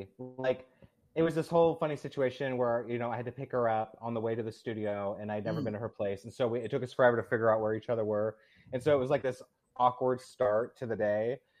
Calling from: Murrieta, California, United States; Yeah, I'm like an hour south of L.A. proper. Okay. I'm in Murrieta.

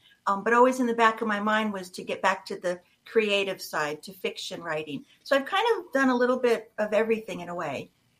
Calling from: Jefferson, Georgia, United States; I'm in Jefferson, Georgia, which is about 50 miles north of Atlanta.

